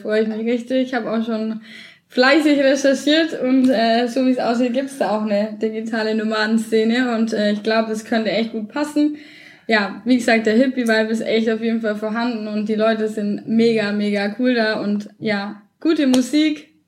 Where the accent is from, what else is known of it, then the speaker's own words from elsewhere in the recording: Augsburg, Bavaria, Germany; was kann ich denen schon über Augsburg, meine Heimatstadt, erzählen? Nicht so viel. Ich war da zwar mein Leben lang